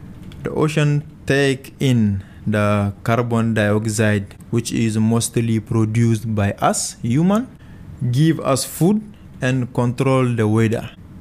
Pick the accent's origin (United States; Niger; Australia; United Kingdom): Niger; English is a second language; I am from Niger, a country with no ocean nearby. And Niger is in the Saharan Desert, a very dry, hot place.